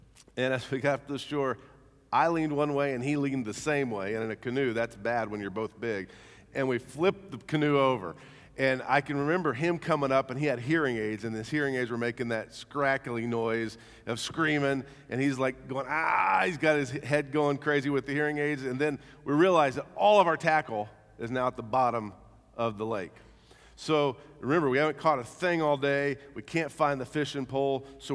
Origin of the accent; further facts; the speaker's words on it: Indiana, United States; Today, I want to talk to you a little bit about me growing up in Southern Indiana.